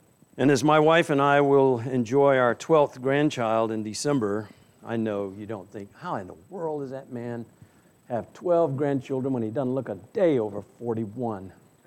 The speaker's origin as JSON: {"language": "English", "region": "South Carolina", "country": "United States", "said": "Listen, there's nothing finer for a Southern boy to come to Alabama. For you see, I'm from South Carolina, and we were the first to secede."}